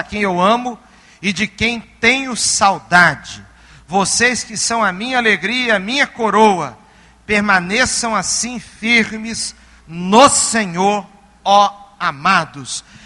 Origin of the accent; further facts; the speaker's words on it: Mogi Mirim, São Paulo, Brazil; num ponto de pregação que existia lá na minha cidade, em Moimirim. E eu era jovenzinho, adolescente para jovem.